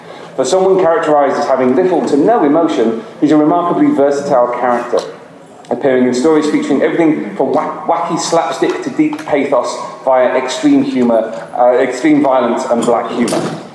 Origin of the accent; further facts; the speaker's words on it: Yorkshire and the Humber, United Kingdom; accent: Yorkshire; My accent will oscillate between Yorkshire and the South Coast quite easily over the next hour.